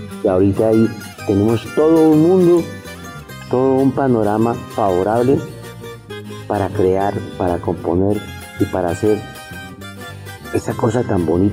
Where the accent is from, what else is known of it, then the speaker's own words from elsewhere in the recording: Boyacá, Colombia; ese sello de que nosotros somos colombianos y somos boyacenses